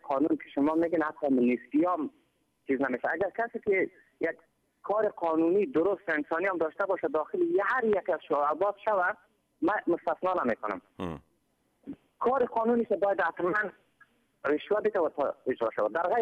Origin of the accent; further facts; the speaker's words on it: Afghanistan; born there; در افغانستان و دنیا آمدیم